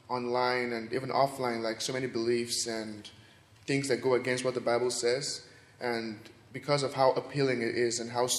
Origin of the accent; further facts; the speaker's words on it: Abuja, Federal Capital Territory, Nigeria; I'm from Abuja in Nigeria.